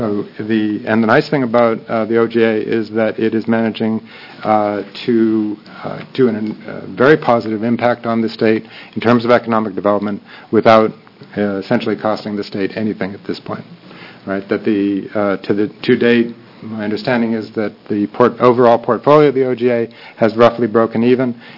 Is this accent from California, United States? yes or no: yes; California, United States; I grew up in the Silicon Valley.